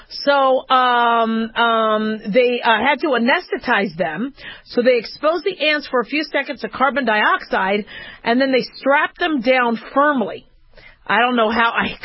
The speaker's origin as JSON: {"language": "English", "town": "Scottsdale", "region": "Arizona", "country": "United States", "tie": "born or raised there", "said": "Man, I grew up in Scottsdale in Phoenix, Arizona. 104 was winter."}